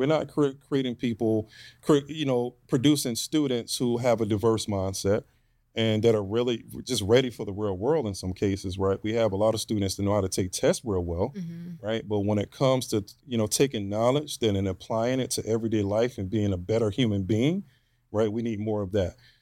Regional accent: United States; Because I'm an American who's very proud to be an American, right?

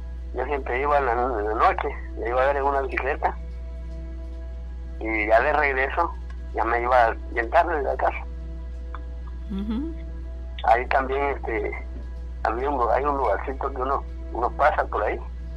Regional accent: Guatemala; moved away; porque le digo que yo soy de Guatemala, no soy de aquí. He andado caminando por diferentes lugares. Ya aquí me establecí porque aquí tengo mi familia.

